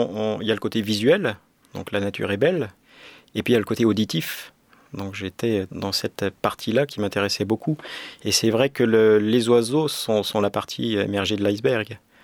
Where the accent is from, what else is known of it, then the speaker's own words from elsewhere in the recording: Saint-Étienne, Auvergne-Rhône-Alpes, France; Alors tout d'abord dans une école locale, sur Saint-Étienne, puisque je suis originaire de Saint-Étienne, en abordant les claquettes.